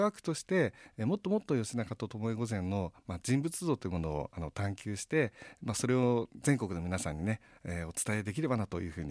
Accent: Niigata, Japan; 実は私新潟出身なので

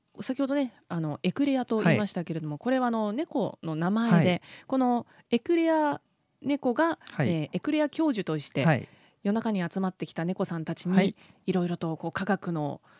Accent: Toyama, Japan; 地元富山、まあ、富山市ですけれども、

